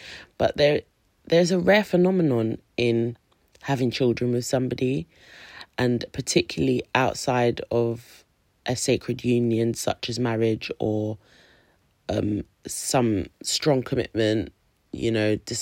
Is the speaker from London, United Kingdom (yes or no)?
yes; London, United Kingdom; I'm from South London, and I'm black.